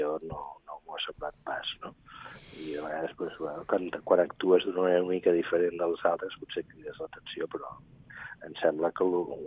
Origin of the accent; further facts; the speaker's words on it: Badalona, Catalonia, Spain; Jo no sóc barceloní pròpiament, però sóc de Badalona.